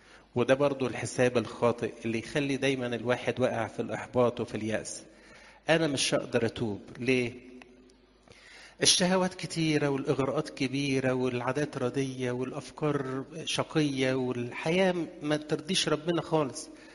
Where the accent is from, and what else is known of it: Egypt